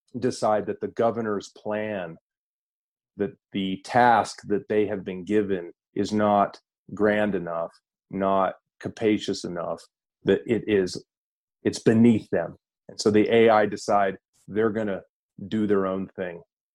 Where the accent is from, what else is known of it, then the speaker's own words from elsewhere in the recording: United States; I am an American.